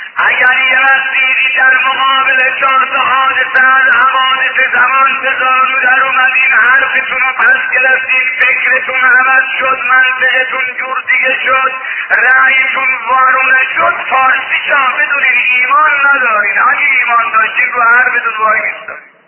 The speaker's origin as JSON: {"language": "Persian", "town": "Mashhad", "region": "Razavi Khorasan", "country": "Iran", "tie": "born or raised there", "said": "من بچه مشهدم، بچه اینجا"}